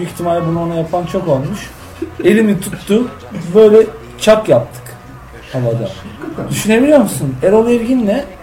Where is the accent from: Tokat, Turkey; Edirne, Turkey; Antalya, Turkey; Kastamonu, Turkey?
Edirne, Turkey; Uzunköprü; Ben Edirne Uzunköprülüyüm.